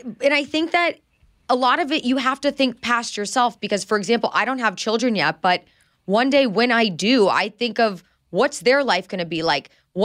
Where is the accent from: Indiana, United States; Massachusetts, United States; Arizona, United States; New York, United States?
Indiana, United States; Indianapolis; I had been a local sports anchor in Indianapolis, my hometown, the 2 years prior.